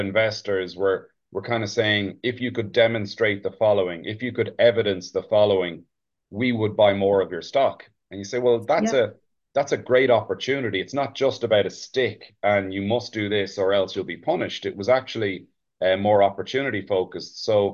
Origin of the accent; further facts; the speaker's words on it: Ireland; growing up in Ireland